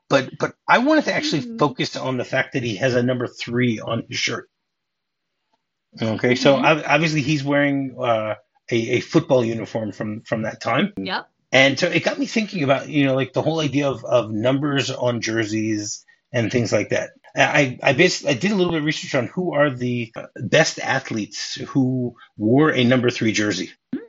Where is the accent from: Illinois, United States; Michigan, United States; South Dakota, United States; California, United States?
Michigan, United States; Detroit; I grew up in Detroit.